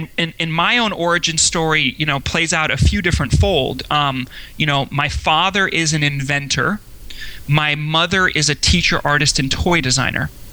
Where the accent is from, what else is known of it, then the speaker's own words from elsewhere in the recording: Los Angeles, California, United States; also born or lived in Europe; I grew up all around the world. I grew up in Europe as a kid for the first 10 years, and then went to West LA, California.